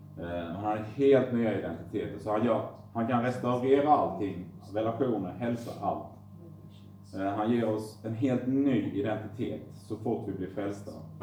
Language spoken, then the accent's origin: Swedish; Mörrum, Blekinge, Sweden; från Mörrum.